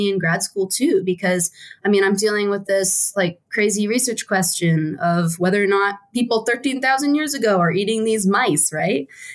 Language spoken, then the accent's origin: English; East Coast, United States; also born or lived in West Virginia / Pittsburgh; Oh, no. Yeah, I am from the East Coast. It's kind of funny. I did a mini circle around the East Coast in terms of where I lived. So I was born in West Virginia.